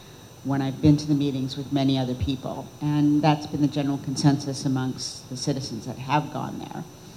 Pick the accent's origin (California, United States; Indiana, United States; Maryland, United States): California, United States; Los Angeles; moved away; Hi, I'm originally from Los Angeles, so I come from the land of cars. But when I moved here 10 years ago, I lost my car and I never got another one.